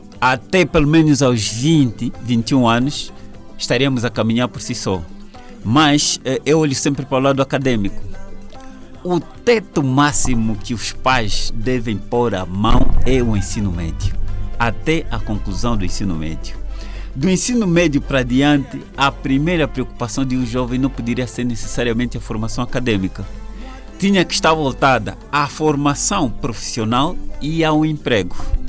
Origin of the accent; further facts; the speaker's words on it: Angola; Procuro também vender um pouco daquilo que é a terra, a minha terra de origem.